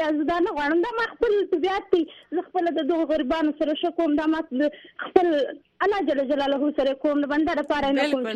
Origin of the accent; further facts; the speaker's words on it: Afghanistan; ګوره زه دا افغاني يم